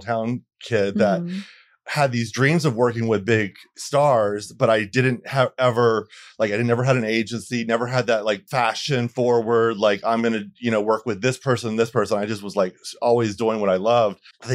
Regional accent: Bradenton, Florida, United States; I'm from Florida, a small town, Bradenton, Florida, right north of Sarasota.

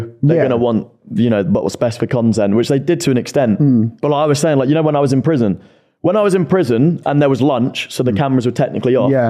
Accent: East of England, United Kingdom; Oh, I am. I'm from Essex.

